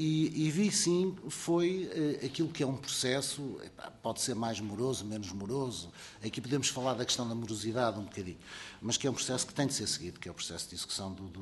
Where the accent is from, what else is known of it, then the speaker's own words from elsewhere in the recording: Porto, Portugal; sou do Porto, conheço bem o mercado de Bolhão desde miúdo, desde menino.